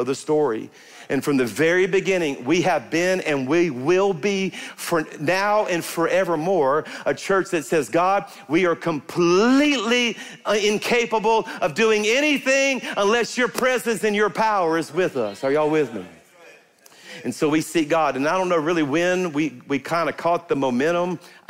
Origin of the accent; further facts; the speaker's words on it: Baton Rouge, Louisiana, United States; I grew up in Baton Rouge on the Mississippi River